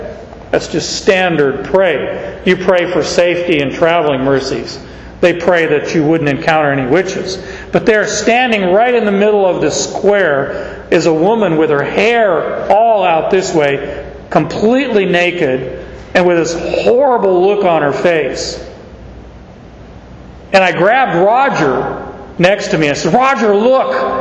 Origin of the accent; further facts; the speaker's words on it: Arizona, United States; We're like, you know, a desert dweller talking about snow. I grew up in Arizona.